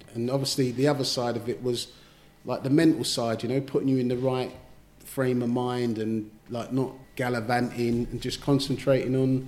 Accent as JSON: {"language": "English", "town": "Brixton", "region": "London", "country": "United Kingdom", "said": "because I kept coming late because I was from Brixton going all the way down to Brentford."}